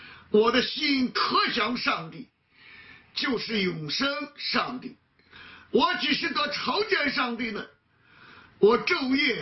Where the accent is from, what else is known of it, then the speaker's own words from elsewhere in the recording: China; 那我们中国人都熟悉啊，关关雎鸠啊，在河之洲啊，窈窕淑女啊，君子好逑。